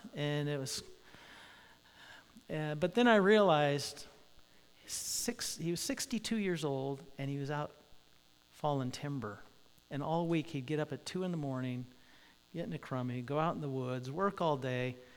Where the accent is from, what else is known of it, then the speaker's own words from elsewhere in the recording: United States; And I'm an American adult.